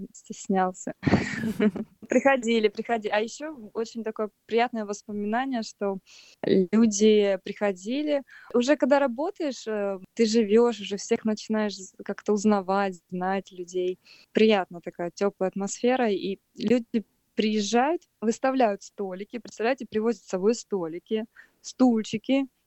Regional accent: Siberia, Russia; это в моем родном городе. Я еще тогда училась в университете, начала учиться, то есть мне было 17 лет.

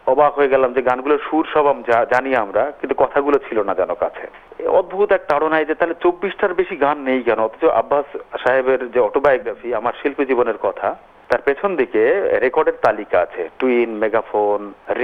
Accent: West Bengal, India; ছোটবেলা থেকে আমার বাড়ি ইন্দো বাংলাদেশ বর্ডারে, পশ্চিমবঙ্গের মধ্যেই পড়ে, একেবারে দক্ষিণবঙ্গ।

